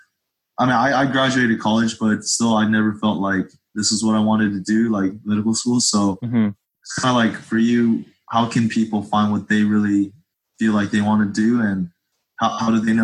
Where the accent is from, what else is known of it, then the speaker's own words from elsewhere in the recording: United States; because I'm Korean, I'm Korean American, but like growing up as an Asian